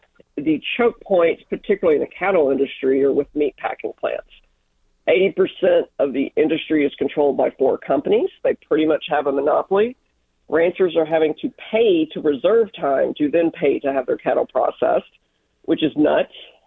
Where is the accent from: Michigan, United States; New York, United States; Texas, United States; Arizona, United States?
Texas, United States; Brownwood; I grew up in Brownwood. My family has been ranching and doing a little cotton buying in that part of the country since shortly after the Civil War.